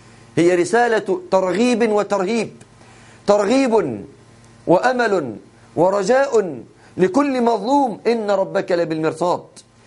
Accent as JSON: {"language": "Arabic", "country": "Egypt", "accent": "Egyptian", "said": "كما نقول بلهجتنا المصرية،"}